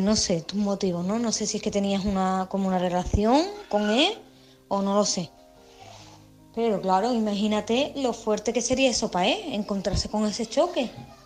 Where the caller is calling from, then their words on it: Málaga, Andalusia, Spain; de Málaga.